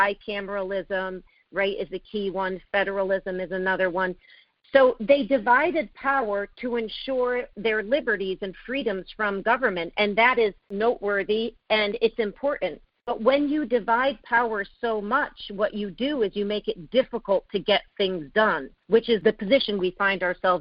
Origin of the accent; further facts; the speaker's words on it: Connecticut, United States; born there; I was born in Connecticut, and Connecticut was where we all experienced Sandy Hook Elementary School.